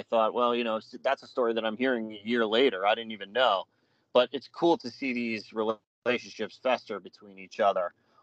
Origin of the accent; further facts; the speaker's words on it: Pennsylvania, United States; And when I told him I was from Eastern PA, that was the first thing he said.